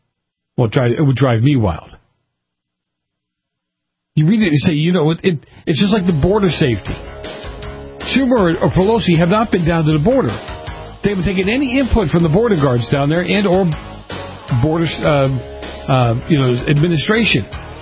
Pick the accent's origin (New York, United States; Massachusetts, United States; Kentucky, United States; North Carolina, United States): Massachusetts, United States; And then my home state, okay, I hate this, my home state of Massachusetts, it still won't hear anybody.